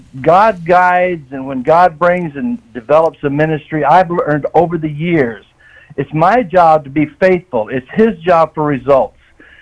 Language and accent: English; Missouri, United States; moved away; Well, I'm from Missouri. I came down here in 94 and 95. Been here 30 years.